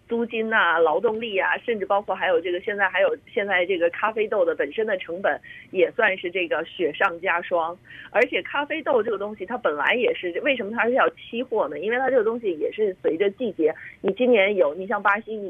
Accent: Beijing, China; accent: Beijing; 我们北京话讲叫二道贩子嘛，

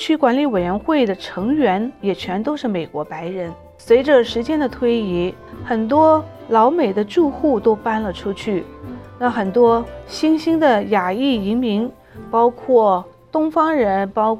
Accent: Chile; now in United States; 我跟随父母从南美洲智利移民到美国已经很多年了

